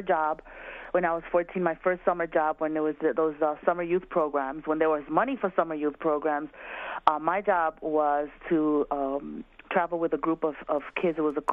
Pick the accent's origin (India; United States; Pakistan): United States; Bronx, New York; I grew up in Soundview. I grew up about six blocks east of Bronxdale houses, and I grew up in a private house.